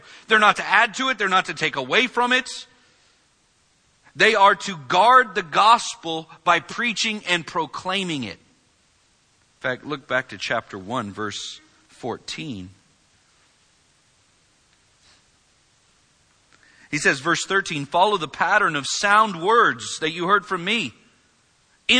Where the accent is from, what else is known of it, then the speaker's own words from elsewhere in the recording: Vallejo, California, United States; Steve Fernandez, my pastor growing up in Vallejo